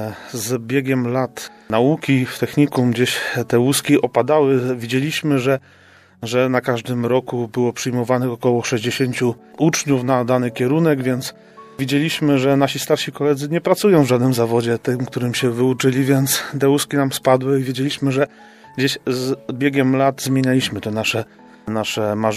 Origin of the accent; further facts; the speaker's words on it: Burzenin, Łódź Voivodeship, Poland; pochodzę z parafii Burzenin, dekanat Złoczewski. Jest to na wschodzie naszej diecezji, ostatnia parafia, można tak powiedzieć.